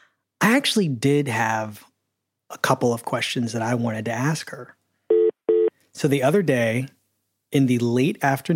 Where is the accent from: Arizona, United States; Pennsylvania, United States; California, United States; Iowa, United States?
Pennsylvania, United States; Philadelphia; And it was a Philadelphia number. I'm from Philadelphia.